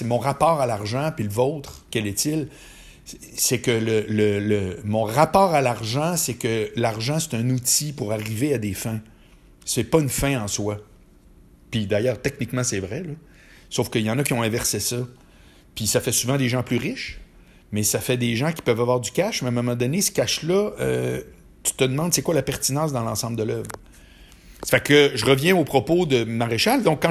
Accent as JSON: {"language": "French", "town": "Quebec City", "region": "Quebec", "country": "Canada", "lives_now": "Montreal, Canada", "said": "moi, je suis de Québec, mais je suis arrivé à Montréal"}